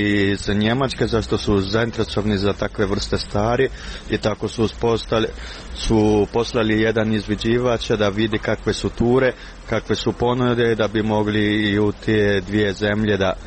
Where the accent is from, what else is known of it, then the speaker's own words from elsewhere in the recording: Srebrenica, Republika Srpska, Bosnia & Herzegovina; Tako sam odlučio da kao malo dijete što je se ovdje rodio, otišao i proputovao svijete da vratim moje znanje i iskustvo u mom rodnom kraju.